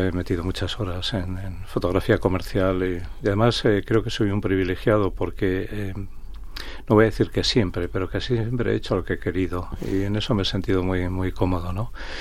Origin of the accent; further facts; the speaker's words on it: Bilbao, Basque Country, Spain; A que soy de Bilbao o que vengo de las Svalbard.